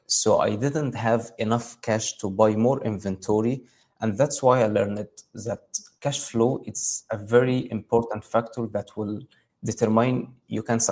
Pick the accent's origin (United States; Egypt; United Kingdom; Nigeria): Egypt; English is a second language; I'm from Egypt.